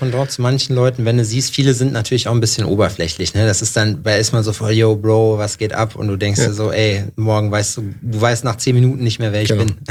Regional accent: Jena, Thuringia, Germany; wir haben 100.000 und 110.000 Einwohner, hat Jena, wo ich herkomme, so, und ist halt eine Unistadt

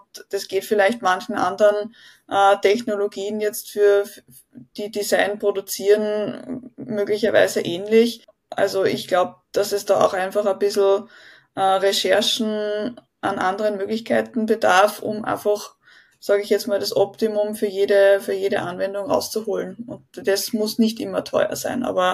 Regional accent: Leonding, Upper Austria, Austria; Ich komme aus Leonding in Oberösterreich

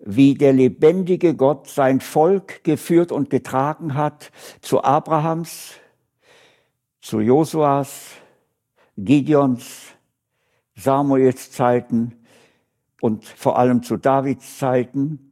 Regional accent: Berlin, Germany; Nach einigen Jahren in Köln bei der Post wurde ich gebeten, in meine Heimatstadt Berlin mich doch versetzen zu lassen

